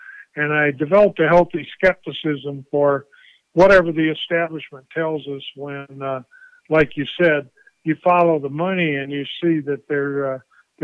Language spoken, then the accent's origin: English; Texas, United States; Well, I grew up in Southeast Texas in the Port Arthur Beaumont Orange area, which the oil companies called the Golden Triangle.